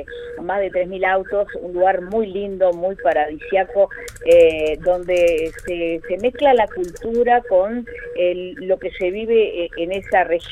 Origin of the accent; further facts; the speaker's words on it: Cerro Largo, Uruguay; now in Punta del Diablo, Uruguay; no somos de acá, ¿verdad? Somos del departamento de Cerro Largo. Y bueno, el destino quiso que nos viniéramos a este lugar hermosísimo como lo es la Costa de Rocha.